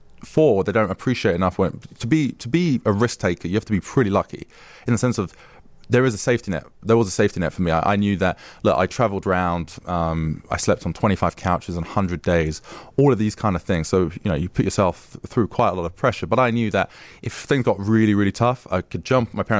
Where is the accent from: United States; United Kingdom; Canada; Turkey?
United Kingdom; Southend-on-Sea, East of England; Yeah, so I grew up a place called Southend-on-Sea, which probably isn't that well known.